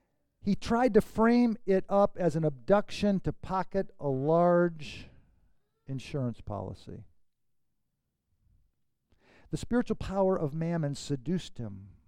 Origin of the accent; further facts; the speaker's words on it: Detroit, Michigan, United States; I grew up in Detroit and she grew up in Seattle.